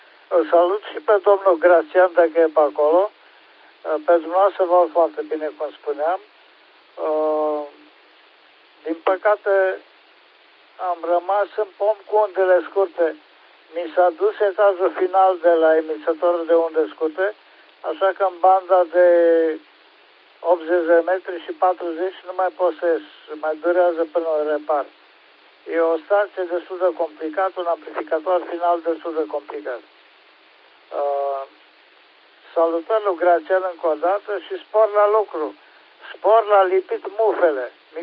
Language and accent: Romanian; Oradea, Bihor County, Romania; și sunt din Oradea.